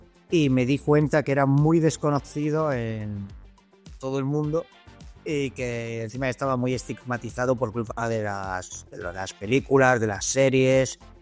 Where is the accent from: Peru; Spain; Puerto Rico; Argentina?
Spain; Barcelona, Catalonia; born there; now in Pontevedra, Spain; nací en Barcelona hace 40 años, aunque ahora resido en otra ciudad que es Pontevedra